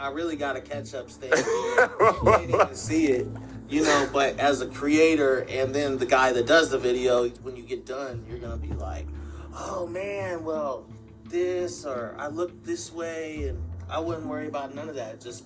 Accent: Muncie, Indiana, United States; now in Fishers, United States; I'm from Muncie, but I've been in Fishers for like past 10 years.

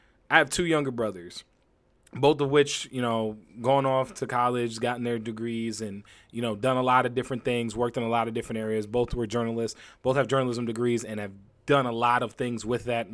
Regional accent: Connecticut, United States; I mean, I grew up in Connecticut. I live in Connecticut now.

